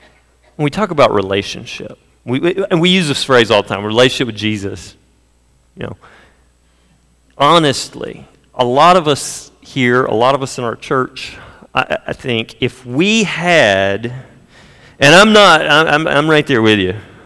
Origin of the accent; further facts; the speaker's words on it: United States; Now, I know, I'm an American.